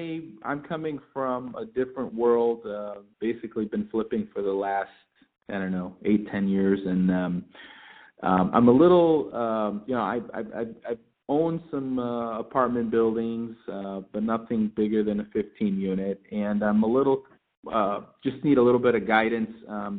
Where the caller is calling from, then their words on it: Chicago, Illinois, United States; Hi, Dave. … How are you?